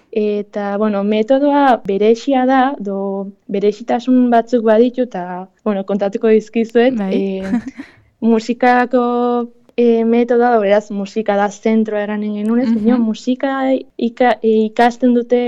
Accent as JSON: {"language": "Basque", "town": "Lesaka", "region": "Navarre", "country": "Spain", "tie": "born or raised there", "said": "Lesakan musika eskolan hasi nintzen txikia nintzenean hango aur gehienak bezala"}